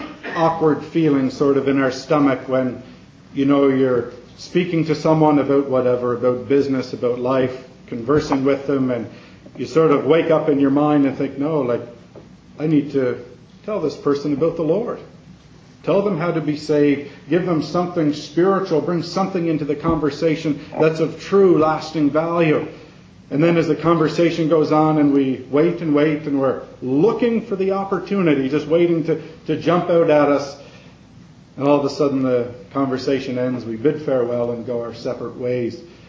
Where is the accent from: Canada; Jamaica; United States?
Canada; whether in my home country of Canada